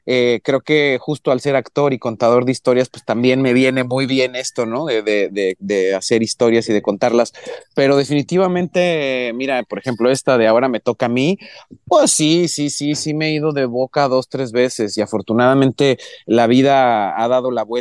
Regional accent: Guadalajara, Jalisco, Mexico; yo nací en Guadalajara, yo traigo el mariachi en las venas, me corre el mariachi y el tequila por derecho propio. Es algo con lo que nací, con lo que crecí.

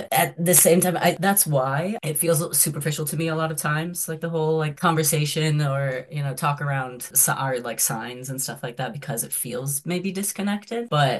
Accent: Boise, Idaho, United States; So I grew up in Boise, Idaho, and very like homogenous culture, very conservative, and it's increasingly becoming so.

